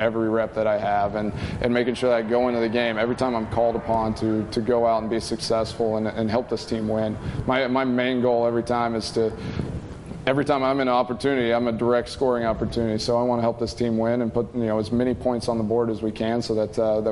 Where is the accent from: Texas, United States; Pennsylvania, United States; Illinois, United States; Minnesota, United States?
Texas, United States; I grew up in Texas, so I actually got a picture.